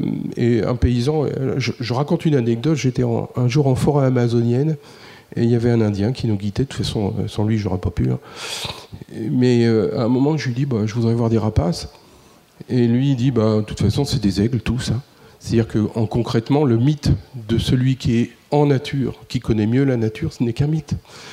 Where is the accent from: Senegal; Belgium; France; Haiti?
France; Centre-Val de Loire; les paysans autour de moi, je suis du Loiret, hein